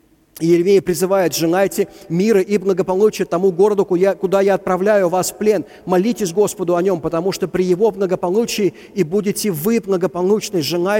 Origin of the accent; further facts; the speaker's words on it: Moscow, Russia; когда я рос в Москве, я уже очень старенький, когда я рос в Москве было 6 миллионов человек.